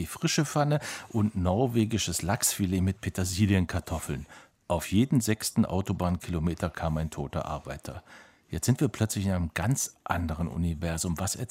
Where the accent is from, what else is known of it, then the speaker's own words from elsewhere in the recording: Ulm, Baden-Württemberg, Germany; Ich bin aufgewachsen in Ulm, deswegen habe ich das zum ersten Mal verschriftlicht gesehen.